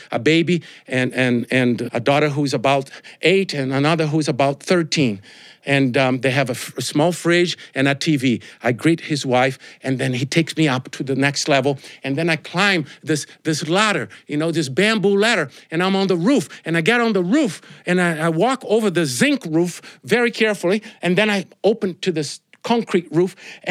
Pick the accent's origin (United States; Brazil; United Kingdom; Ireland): Brazil; English is a second language; I grew up Catholic in Brazil. Did you know Brazil is the largest Catholic country in the world?